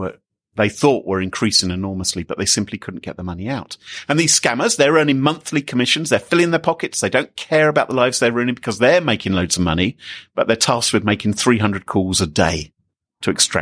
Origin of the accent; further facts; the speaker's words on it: United Kingdom; Well, no, because I'm British.